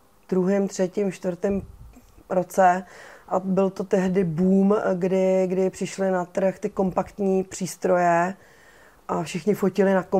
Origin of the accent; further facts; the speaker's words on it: Pardubice, Pardubice Region, Czechia; Já jsem původně z Pardubic.